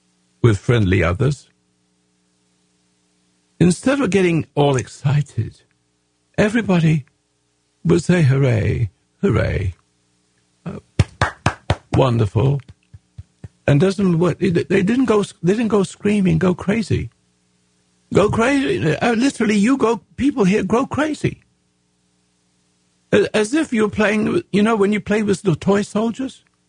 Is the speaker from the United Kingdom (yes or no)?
yes; England, United Kingdom; now in United States; I'm an Englishman, and I am become American, of course, a long time ago. I'm a dual citizen. And in England, we have sports like you have here.